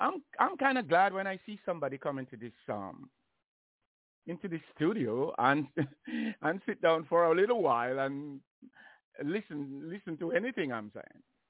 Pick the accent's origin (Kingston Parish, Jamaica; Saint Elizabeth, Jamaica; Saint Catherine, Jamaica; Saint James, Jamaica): Saint Catherine, Jamaica; the area that I grew up in Jamaica. We call it the parish of St. Catherine.